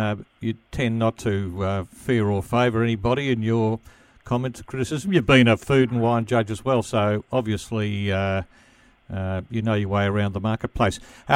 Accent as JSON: {"language": "English", "town": "Bendigo", "region": "Victoria", "country": "Australia", "said": "I came from Bendigo, and there weren't a lot of them up there. It was very white Anglo-Saxon. I was going to say Protestant, but it was probably more white Anglo-Saxon Catholic than anything else up there."}